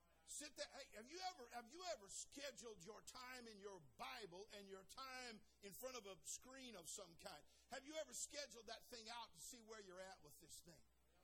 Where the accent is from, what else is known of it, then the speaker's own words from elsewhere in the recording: California, United States; Bad news, ladies and gentlemen. I'm from California.